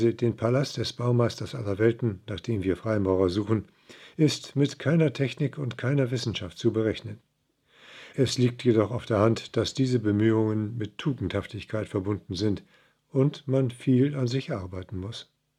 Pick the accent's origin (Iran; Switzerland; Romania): Iran; now in Germany; benutze ich einige mythologische Schätze aus dem Osten bzw. aus meiner alten Heimat Iran.